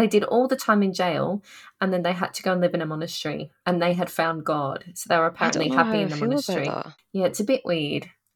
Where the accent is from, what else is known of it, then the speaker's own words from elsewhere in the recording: Australia; Because I'm from Australia and you should know about this.